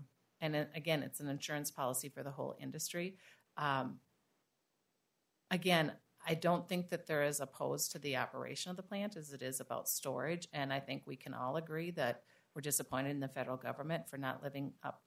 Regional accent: Red Wing, Minnesota, United States; I grew up in Red Wing

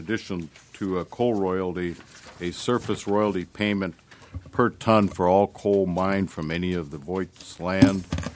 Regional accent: North Dakota, United States; I was born in Richardson, North Dakota, and raised on a farm and ranch just 7 miles south of there.

